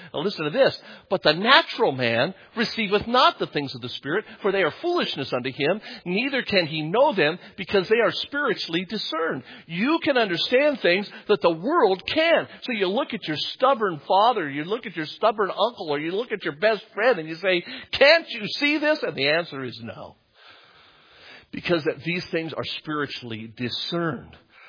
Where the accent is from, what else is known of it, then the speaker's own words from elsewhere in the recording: England, United Kingdom; My dad was Lebanese, spoke 8 different languages. I'm English and I only speak one language.